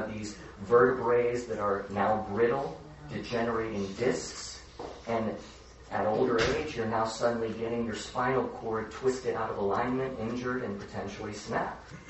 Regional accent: Chicago, Illinois, United States; I was raised in Chicago. Actually, Darren is also from Chicago.

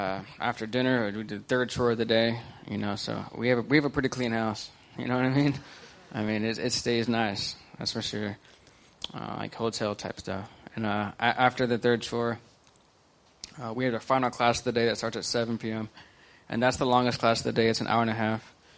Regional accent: Oklahoma City, Oklahoma, United States; I'm 31. I'm from Oklahoma City, Oklahoma.

